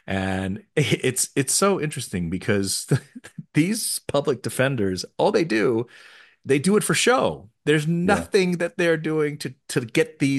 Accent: United States; which is pretty much as an American, we watch this episode and we watch this scene.

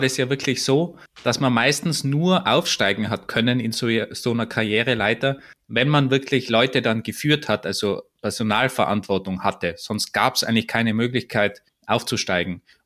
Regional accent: Tyrol, Austria; Das ist für mich als Tiroler schwierig mit den Bs und Ps. Das ist bei uns alles dasselbe.

